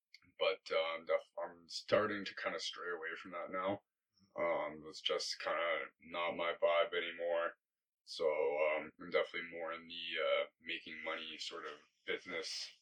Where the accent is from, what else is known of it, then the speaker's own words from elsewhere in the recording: Fort McMurray, Alberta, Canada; because I'm from Fort McMurray, I'm hoping that I can use some of my like family contacts to maybe get a job up there.